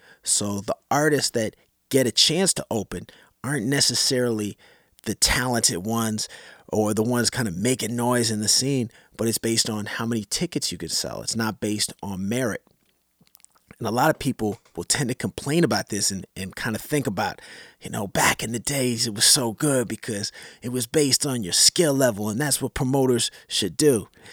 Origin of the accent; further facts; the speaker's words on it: Canada; especially being a Canadian MC, it always feels good to get love from when you're in the States